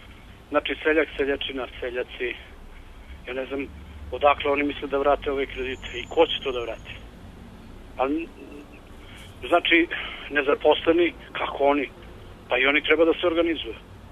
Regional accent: Vranić, Belgrade, Serbia; Ja sam iz Vranić, seljak sam, ja se sa poljoprivredu bavim.

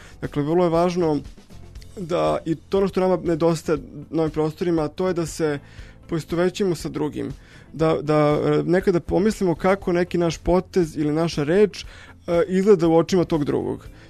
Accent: Belgrade, Serbia; sam odrastao u Beogradu, otac je bio oficir Jugoslovenske narodne armije, majka radila u Crvenom krstu, i onda su primali rodbinu preko Drine u Bosni

